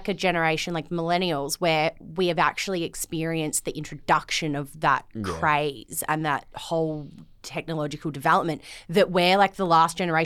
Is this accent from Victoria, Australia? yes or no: yes; Upwey, Victoria, Australia; We grew up in Upway, doing that so shit, man.